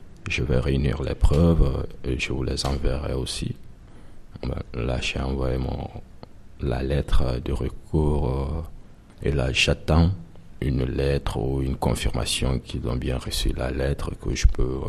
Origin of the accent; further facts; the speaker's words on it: Guinea; now in France; pourquoi j'ai quitté la Guinée